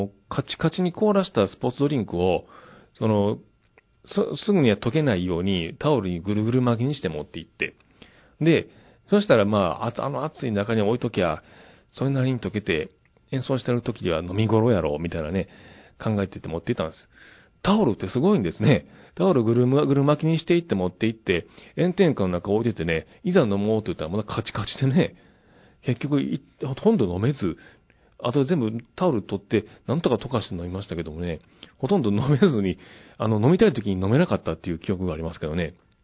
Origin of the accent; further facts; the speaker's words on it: Kochi, Japan; 四国、僕高知なんですけど、高知にね、帰省をして、